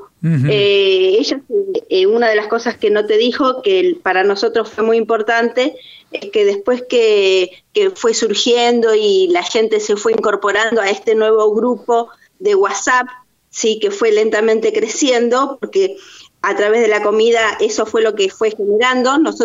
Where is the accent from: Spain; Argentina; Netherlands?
Argentina; Buenos Aires; moved away; yo vine de Buenos Aires también, en la misma época de Mónica, con mi familia.